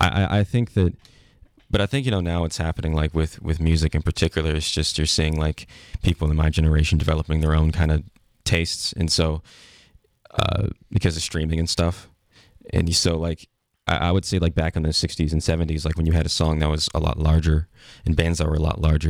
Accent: Chicago, Illinois, United States; I mean, honestly, like growing up in Chicago and stuff, it really did.

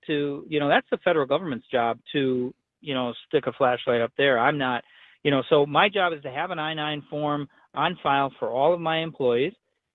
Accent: Merrill, Wisconsin, United States; I happen to be sitting in Abbotsford right now. I'm from Merrill, but I'm in Abbotsford right now as I'm on my way to Menominee to pick up my kid from Stout.

